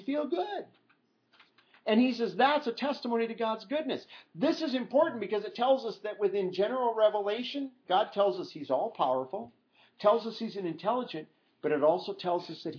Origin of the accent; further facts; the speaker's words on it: Iowa, United States; and I come from Iowa, where you don't have to add as much to the soil as they do out here.